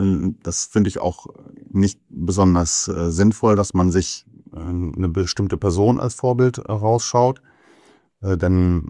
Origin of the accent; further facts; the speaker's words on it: Ringe, Lower Saxony, Germany; now in Emlichheim, Germany; Ich wohne seit etwas mehr als 10 Jahren mittlerweile in Emlichheim. Gebürtig bin ich aus der Gemeinde Ringe. Bin dort aufgewachsen.